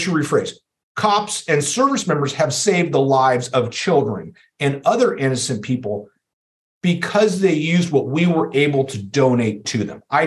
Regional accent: Oakland, California, United States; I grew up in Oakland, California. Just awesome. I loved Oakland. I still love Oakland in many respects. I wouldn't go back there much anymore, but all through the 70s and 80s, grew up throughout there.

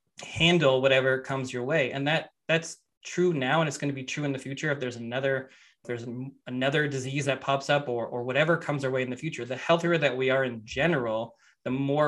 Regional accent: Canada; And it's different because I come from Canada, so it's a very different model there.

